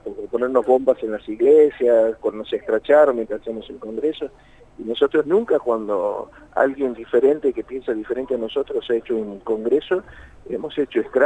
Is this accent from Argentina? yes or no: yes; Argentina; como argentinos nos merecemos tener esa patria grande